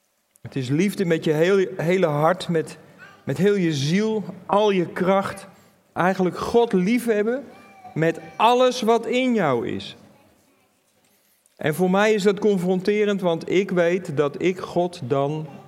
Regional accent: Netherlands; Wij zijn als Nederlanders niet zo van het moeten

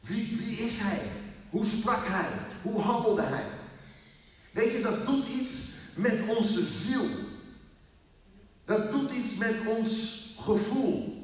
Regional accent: Germany; now in Netherlands; alleen jammer dat ik uit Duitsland kom, weet je wel?

